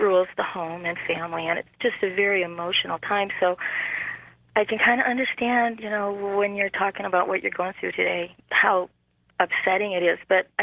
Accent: Royal Oak, Michigan, United States; now in Tempe, United States; Calling from Tempe, Arizona, although I grew up in Royal Oak.

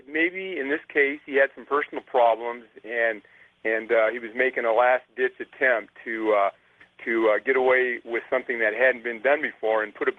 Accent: Alaska, United States; I'm originally from Alaska, and I met this person

